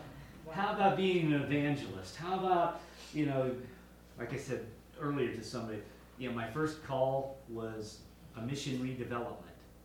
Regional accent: Illinois, United States; because I grew up in Missouri Synod Lutheran churches in Illinois that were the exact opposite.

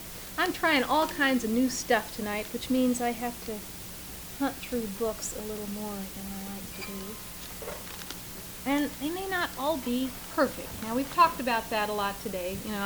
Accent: Olympia, Washington, United States; I was singing close to my hometown, which was Olympia, and my mother came to hear me.

